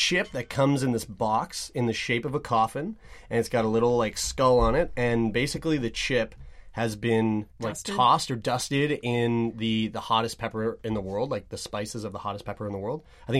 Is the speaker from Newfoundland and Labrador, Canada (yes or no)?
yes; St. John's, Newfoundland and Labrador, Canada; born there; Well, I was born in St. John's.